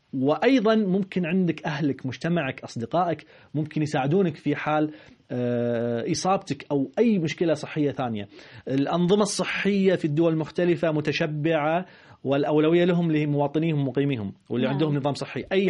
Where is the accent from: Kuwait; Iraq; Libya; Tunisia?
Kuwait; أنا يعني أنا كويتي، ولكن أقول يعني شعبي مستهتر